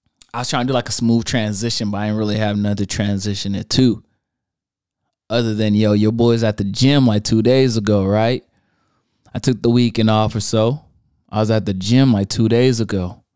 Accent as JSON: {"language": "English", "country": "United States", "said": "And yes, I watch it in dub. I'm American."}